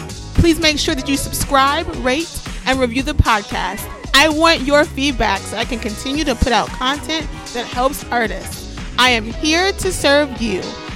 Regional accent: Florida, United States; I'm so basic. I'm from Florida.

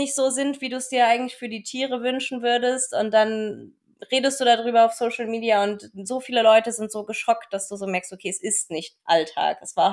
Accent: Weimar, Thuringia, Germany; War erst in einer Kleintierpraxis in Erfurt in der Nähe von meiner Heimatstadt Weimar

